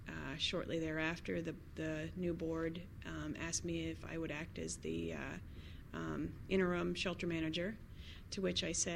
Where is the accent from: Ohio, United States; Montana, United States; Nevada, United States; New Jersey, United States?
Ohio, United States; I'm from Southern Ohio.